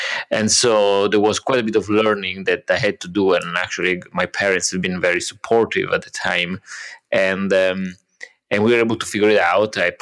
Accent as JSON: {"language": "English", "town": "Florence", "region": "Tuscany", "country": "Italy", "tie": "born or raised there", "second_language": "English", "moved": "as an adult", "lives_now": "United States", "said": "I grew up in Florence in Italy, and I went there until the end of high school. I was there until the end of high school"}